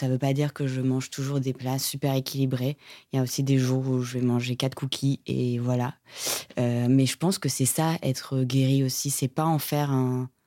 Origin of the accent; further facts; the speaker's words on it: Monaco; Et moi qui arrive avec... je viens de Monaco